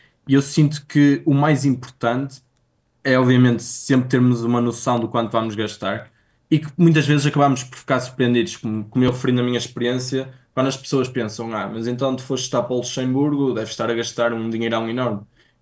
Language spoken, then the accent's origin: Portuguese; Braga, Norte, Portugal; sou de Braga, sou do norte de Portugal